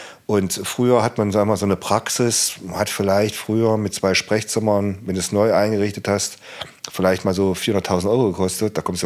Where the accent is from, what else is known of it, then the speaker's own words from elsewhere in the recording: Saxony-Anhalt, Germany; ich komme ja aus dem Harz, aus dem Land, und ich bin öfters oben im Nordharz, also Beinstedt, Suderode oder Gernrode oder Quedlinburg